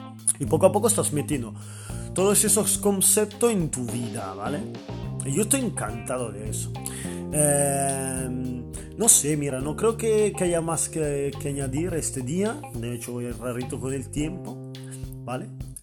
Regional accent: Italy; Spanish is a second language; Yo soy un italiano, lo veo un poco así a la tram, como fuera un chupito.

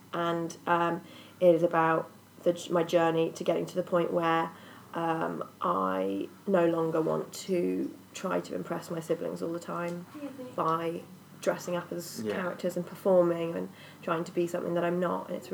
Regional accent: South West England, United Kingdom; now in London, United Kingdom; I'm a writer from Devon originally, but I live in London now.

